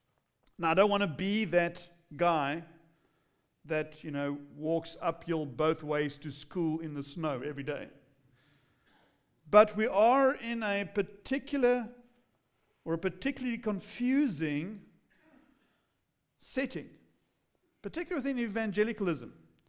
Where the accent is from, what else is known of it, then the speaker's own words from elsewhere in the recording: England, United Kingdom; accent: English; If you're having trouble with my accent, that's called English.